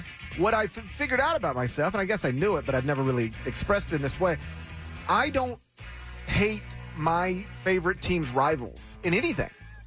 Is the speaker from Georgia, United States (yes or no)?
no; Horn Lake, Mississippi, United States; Even though I'm from Horn Lake and he's from Harvard